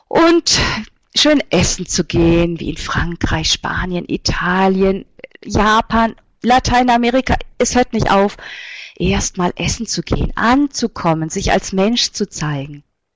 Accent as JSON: {"language": "German", "country": "Germany", "said": "Ich bin Deutsche, ich habe auch deutsche Eltern."}